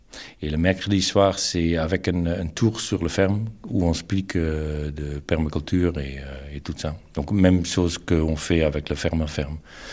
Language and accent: French; Netherlands; French is a second language; moved away as an adult; now in France; On vient de Pays-Bas. Voilà, nous sommes installés ici en 2000, donc on est là depuis 22 ans